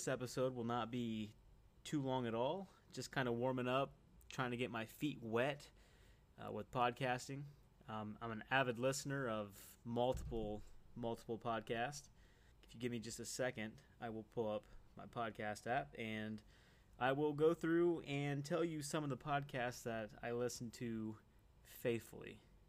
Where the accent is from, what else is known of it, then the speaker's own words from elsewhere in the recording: Illinois, United States; I am 28 years old. I am from Illinois, which is bad. I can't stand this state. But you know what? It is what it is. I've pretty much been here my entire life.